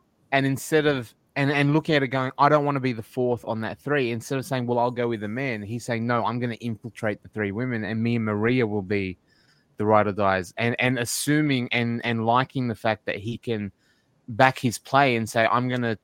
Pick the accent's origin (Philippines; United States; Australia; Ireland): Australia; like, as an Australian, I am fully aware of the reputation of Harvard and the Ivies and all that sort of thing